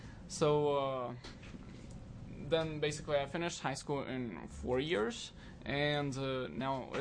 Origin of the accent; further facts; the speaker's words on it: Kazakhstan; now in United States; So I'm from Kazakhstan, but I've lived in Oregon since 2002.